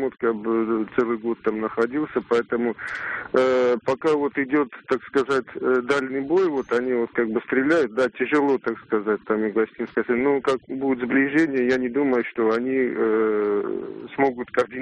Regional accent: Tskhinvali, South Ossetia, Georgia; я сам из Тхенвали

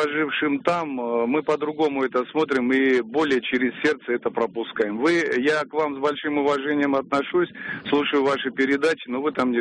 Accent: Tbilisi, Georgia; now in Saint Petersburg, Russia; Вырос в Грузии, в Тбилиси.

